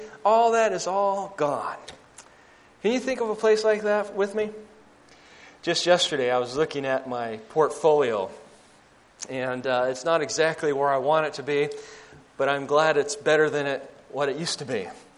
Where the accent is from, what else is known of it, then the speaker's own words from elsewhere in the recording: California, United States; now in Elmira, United States; Even though I miss home, Southern California, my hometown is being beat up by fires and mudslides and all that stuff.